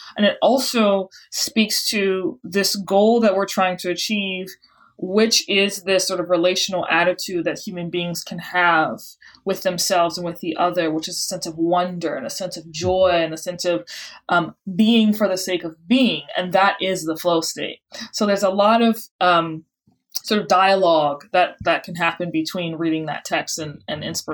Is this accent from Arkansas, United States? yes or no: no; New Orleans, Louisiana, United States; born there; So yes, I was born in New Orleans. I was born into a religious family